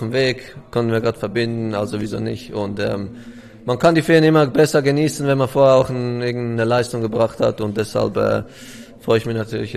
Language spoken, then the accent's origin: German; Switzerland; ich komme aus der Schweiz, wo wir sehr französisch reden. Ich selber eigentlich nicht